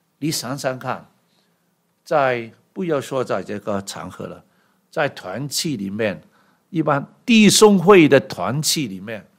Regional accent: Guangdong, China; 我们广东人说唐突的，

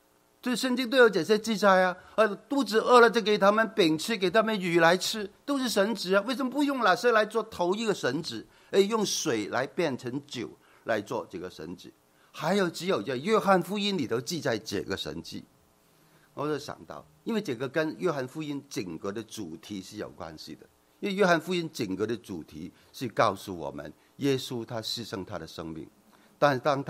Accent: China; 好像我们在来自中国的都知道

